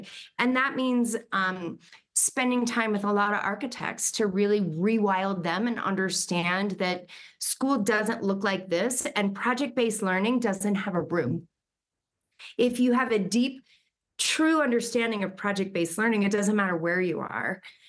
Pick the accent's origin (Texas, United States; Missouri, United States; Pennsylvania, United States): Texas, United States; and growing up in Texas